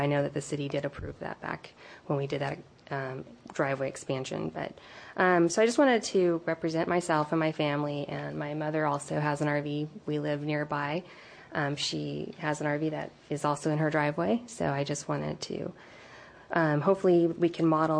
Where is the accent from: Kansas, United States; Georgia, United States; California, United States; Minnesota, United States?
California, United States; Goleta; I grew up here in Goleta, was born and raised, went to DP. Left for college, went to UC Berkeley, and eventually returned. I like that Goleta's rural, ended up buying a house here with my husband